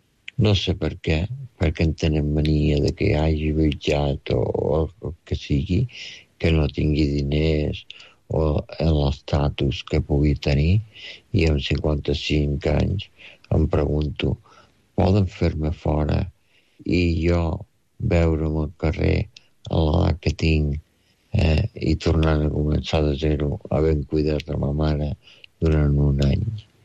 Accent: Balearic Islands, Spain; moved away; Vinc de les Illes Balears. Vaig tenir que marxar del poble perquè estava mal vist.

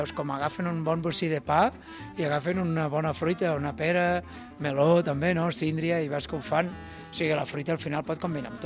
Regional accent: Catalonia, Spain; Jo, que sóc del Pla d'Urgell, doncs hem jugat de petits als camps, als trossos

